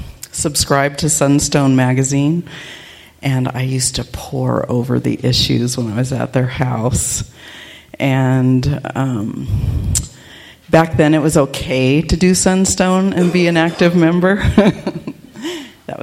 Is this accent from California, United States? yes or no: yes; Napa, California, United States; I grew up in Napa, California, where Governor Boggs is buried near the church that I grew up going to.